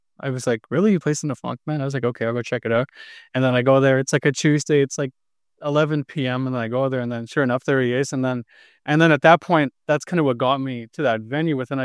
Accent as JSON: {"language": "English", "town": "Altona", "region": "Manitoba", "country": "Canada", "tie": "born or raised there", "said": "So I grew up in Altona. That's just like an hour-ish south of the city."}